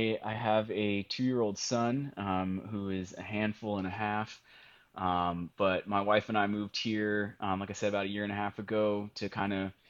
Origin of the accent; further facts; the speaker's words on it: Davie, Florida, United States; now in Brooklyn, United States; Oh man, I grew up in a little town called Davie, Florida. It's Davie, Cooper City area. It's in Broward County, South Florida. So I lived there. And then I went to school in Gainesville, University of Florida.